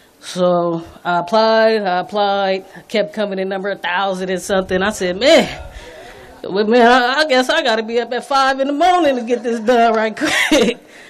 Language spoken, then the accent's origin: English; San Francisco, California, United States; I was born and raised here in the Bayview District, mostly on Keith and Revere. Most would call it Bishop Corner.